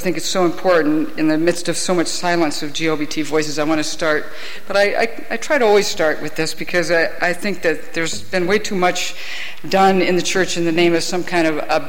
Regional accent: Ohio, United States; I grew up in Ohio and know a little bit about this area

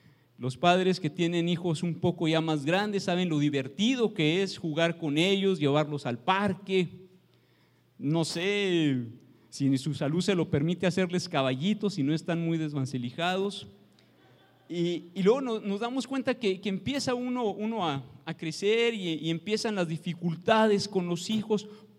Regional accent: Mexico; A nadie se le olvida el Día de las Madres, y venimos de México, sabemos que es el 10 de mayo.

